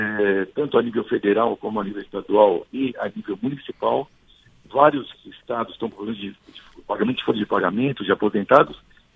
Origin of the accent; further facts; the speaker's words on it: São Paulo, Brazil; Por exemplo, eu sou do estado de São Paulo.